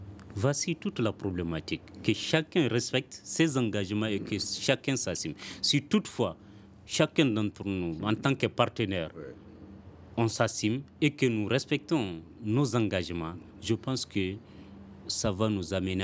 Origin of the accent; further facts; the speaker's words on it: Mali; en tant que républicain, je reviens sur ça, en tant que Malien, nous sommes aussi résilients.